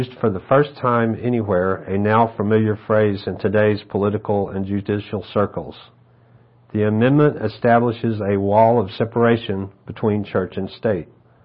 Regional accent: the South, United States; I grew up in the Deep South, where we used to say that our town was the buckle of the Bible Belt.

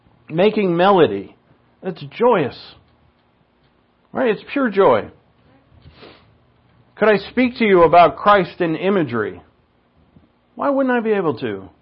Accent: Ireland; and, you know, I can make Irish jokes because I'm Irish.

